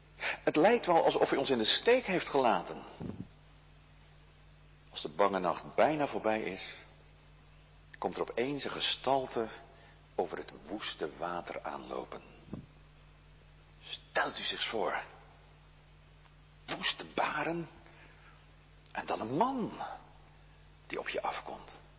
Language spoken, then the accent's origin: Dutch; Goeree-Overflakkee, South Holland, Netherlands; want u weet natuurlijk, ik kom van Goede Overflakkee. Van jongs af aan heb ik er verhalen over gehoord van mijn ouders en grootouders.